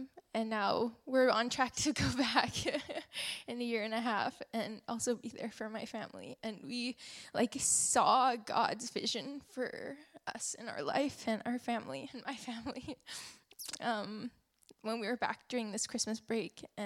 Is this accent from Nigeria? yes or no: no; Terrace, British Columbia, Canada; So they actually moved back to Terrace, which I'm from Terrace, BC.